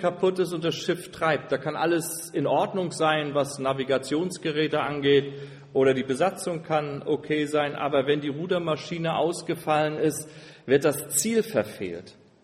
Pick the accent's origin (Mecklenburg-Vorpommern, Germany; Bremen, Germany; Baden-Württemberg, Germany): Mecklenburg-Vorpommern, Germany; Stralsund; wenn ich nach unten schaue und Stralsund sehe. Das ist auch sehr schön, weil das ja meine Heimat ist.